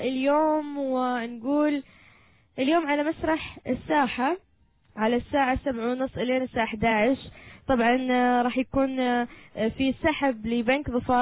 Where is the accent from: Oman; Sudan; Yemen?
Oman; Muscat, Muscat Governorate; لان عندنا صيف في مسقط، حر كثير عندنا في مسقط